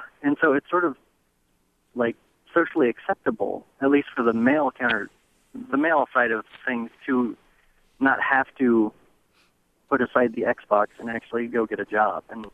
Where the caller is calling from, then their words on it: Iowa City, Iowa, United States; I'm calling from Iowa City.